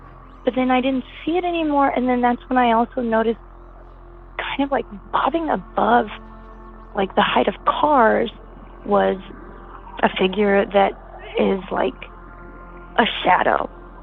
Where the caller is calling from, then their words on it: Brooklyn, New York, United States; I am calling from Brooklyn, New York, 11237.